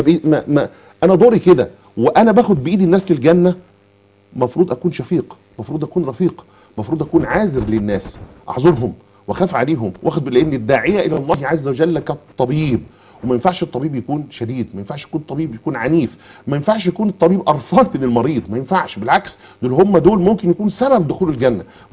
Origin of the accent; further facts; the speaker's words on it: Egypt; المشهور عندنا كمصريين